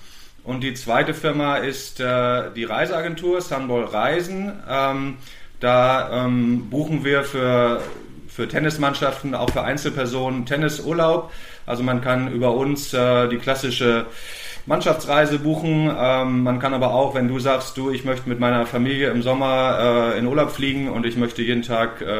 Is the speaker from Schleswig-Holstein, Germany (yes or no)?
yes; Quickborn, Schleswig-Holstein, Germany; Ich komme aus Quickborn, das ist Schleswig-Holstein.